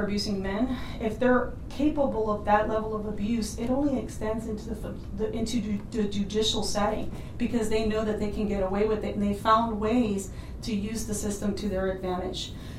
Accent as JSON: {"language": "English", "town": "San Antonio", "region": "Texas", "country": "United States", "said": "I am from San Antonio, Texas."}